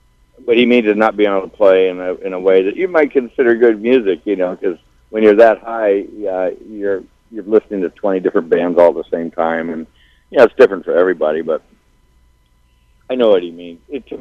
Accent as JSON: {"language": "English", "town": "Palo Alto", "region": "California", "country": "United States", "tie": "born or raised there", "said": "I grew up in Palo Alto."}